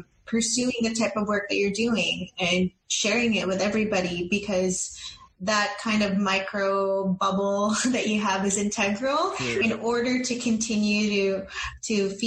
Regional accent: Philippines; as a Filipino, in a, you know, when it comes to the masses or the general people

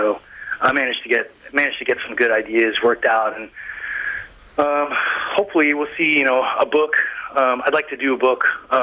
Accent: Denver, Colorado, United States; No, I spent a good part of my life growing up in Denver, and like, you know, I love the fact, you know, I can go and see my family there

